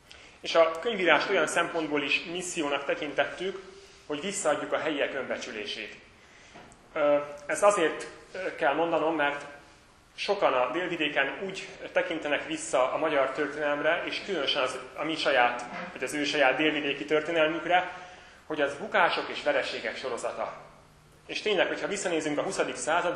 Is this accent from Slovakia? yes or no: no; Hungary; born there; Mondom, nem mentem el innen, Magyarországon születtem.